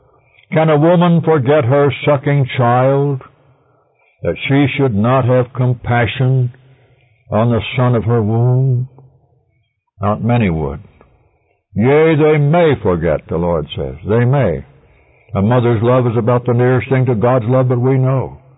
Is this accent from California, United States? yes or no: yes; California, United States; Not so long ago, right here in my hometown in California